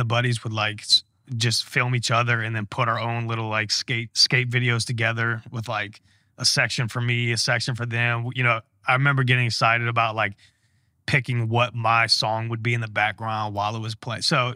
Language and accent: English; Slidell, Louisiana, United States; I'm from Slido, Louisiana.